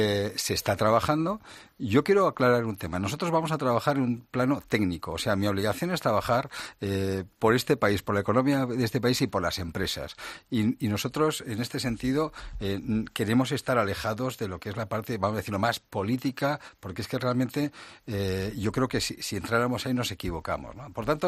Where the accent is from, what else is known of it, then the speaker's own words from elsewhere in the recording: Basque Country, Spain; Mi tierra, el País Vasco, el 24,5%.